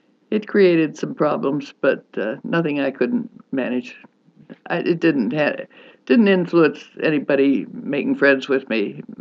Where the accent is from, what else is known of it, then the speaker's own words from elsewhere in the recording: Washington, District of Columbia, United States; born there; I was born in 1925 in Washington, D.C., Northwest Washington.